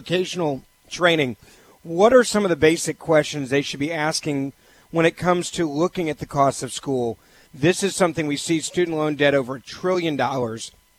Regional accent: Memphis, Tennessee, United States; You know, my hometown of Memphis, Tennessee, the schools there are literally the definition of a failing school district.

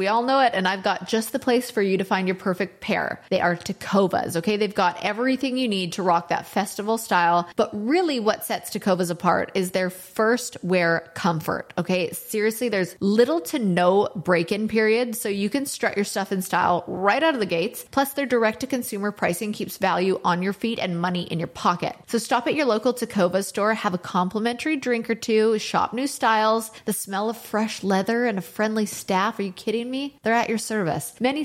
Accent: Canada; now in United States; like even just crossing the border to go into Canada, like my home country

